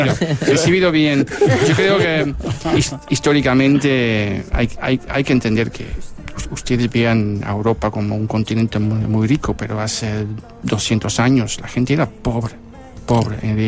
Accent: Netherlands; Spanish is a second language; moved away as an adult; yo no soy holandés típico, porque no soy de esta zona, pero no me molesta el hecho de que me llamen holandés.

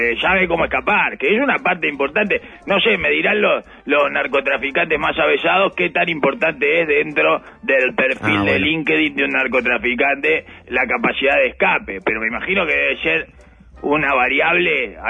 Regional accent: Uruguay; Como todo uruguayo resentido

